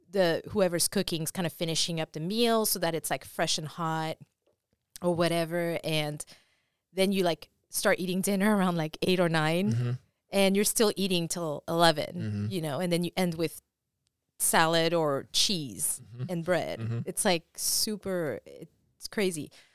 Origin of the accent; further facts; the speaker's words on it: France; English is a second language; I was born and raised in France.